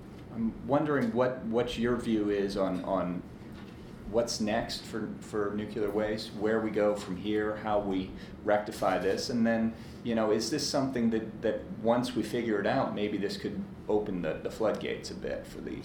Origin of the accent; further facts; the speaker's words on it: New Jersey, United States; She was my governor when I was growing up in New Jersey.